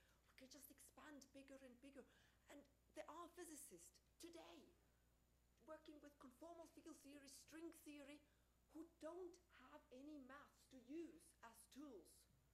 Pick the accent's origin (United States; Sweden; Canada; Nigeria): Sweden; English is a second language; I also teach you Swenglish because I come from Sweden.